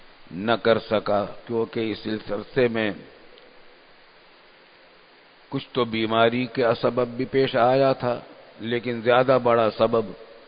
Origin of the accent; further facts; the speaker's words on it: India; now in Pakistan; ہم نے اس کے لیے نعرے لگائے تھے ہندوستان میں بچپن میں، لے کے رہیں گے پاکستان